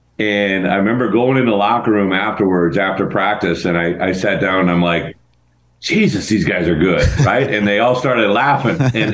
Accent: Illinois, United States; I'm from Illinois originally, right?

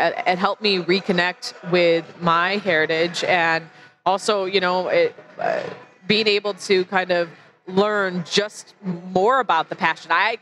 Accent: Chicago, Illinois, United States; So I grew up in Chicago.

